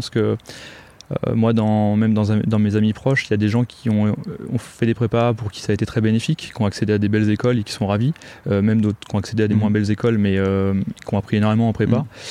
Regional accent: Meudon, Île-de-France, France; Alors j'ai grandi à Paris, ouais. J'ai grandi dans la région parisienne, j'ai grandi à Meudon exactement.

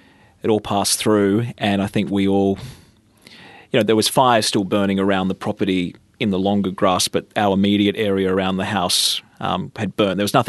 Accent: Batemans Bay, New South Wales, Australia; My hometown is Batemans Bay. That's where I grew up.

